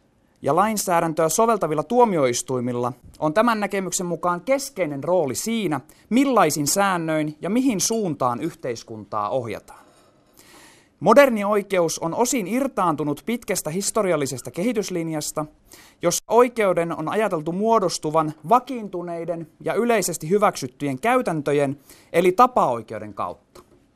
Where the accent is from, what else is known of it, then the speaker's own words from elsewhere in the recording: Varkaus, North Savo, Finland; born there; now in Joensuu, Finland; vaikka mä vaikutan tällä hetkellä Joensuussa, niin mä olen syntyisin Varkaudesta